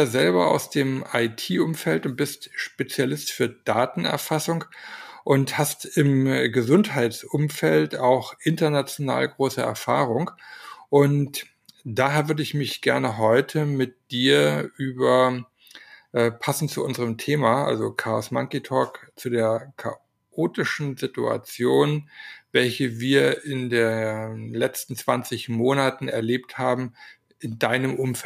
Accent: Austria; weil wir doch eher immer diese Standardmeldungen in der Tagesschau oder bei uns in Österreich halt im ORF bekommen.

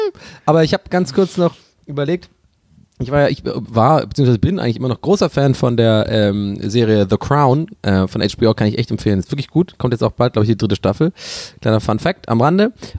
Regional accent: Dublin, Leinster, Ireland; German is a second language

